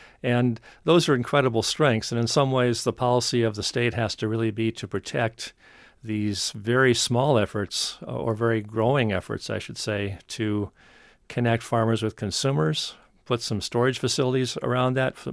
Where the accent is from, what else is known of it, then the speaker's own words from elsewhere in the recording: Minnesota, United States; But also, I grew up in Minnesota, and as a journalist here